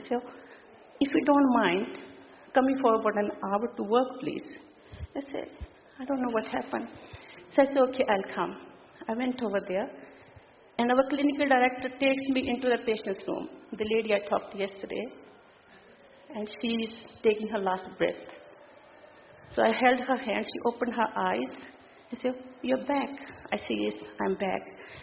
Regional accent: New Zealand; I'm from New Zealand. Professionally, I'm a nurse.

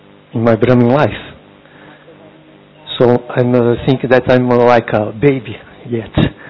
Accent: Portugal; English is a second language; I'm from Portugal.

